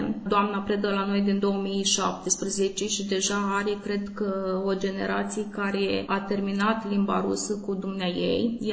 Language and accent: Romanian; Suceava, Suceava County, Romania; Sunt suceveancă